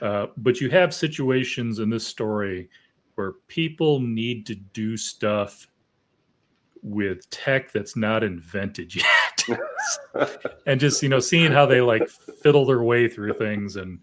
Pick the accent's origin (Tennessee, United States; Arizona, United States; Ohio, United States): Arizona, United States; I ran into a friend from high school one time. We're both from Arizona.